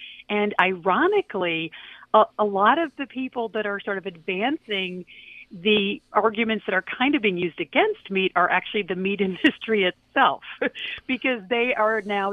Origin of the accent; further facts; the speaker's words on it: Kalamazoo, Michigan, United States; And then I heard a speech by Bobby Kennedy Jr., actually, in my hometown, Kalamazoo, Michigan.